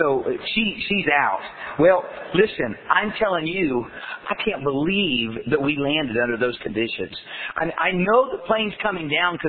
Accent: United States; you know, I'm an American.

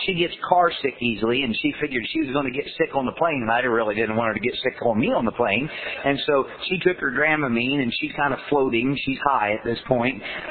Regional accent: United States; you know, I'm an American.

